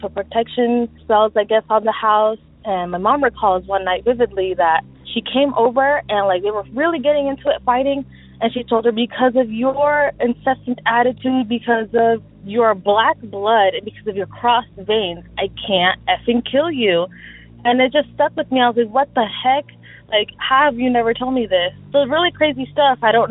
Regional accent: Mexico City, Mexico; now in California, United States; And it comes from our hometown in Mexico, Mexico City

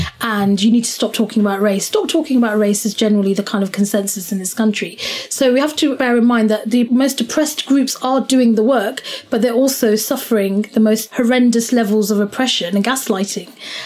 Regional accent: Oxford, South East England, United Kingdom; And I'm from Oxford. I was born and raised in Oxford. Oxford is a city that is responsible for a lot of this.

